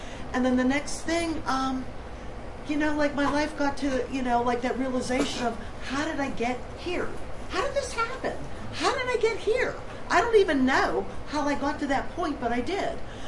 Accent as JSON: {"language": "English", "town": "Fort Myers", "region": "Florida", "country": "United States", "said": "I'm from Fort Myers, Florida. My home group is the Women Do Recover in the South Florida region."}